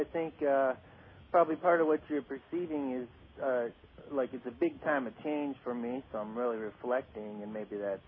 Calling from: Minneapolis, Minnesota, United States; I'm in Minneapolis.

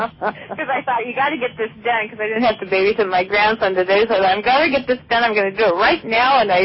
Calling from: Vancouver, Washington, United States; I'm in Vancouver, Washington.

